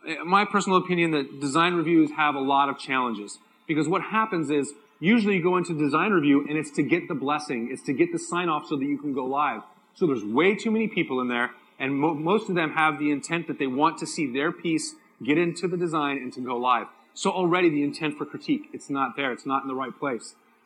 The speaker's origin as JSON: {"language": "English", "town": "San Diego", "region": "California", "country": "United States", "said": "I'm from San Diego. Maybe do it different here."}